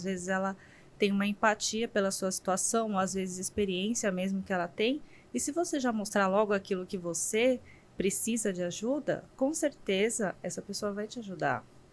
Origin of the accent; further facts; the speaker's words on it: Umuarama, Paraná, Brazil; Na verdade, eu sou paranaense. Eu sou de Umuarama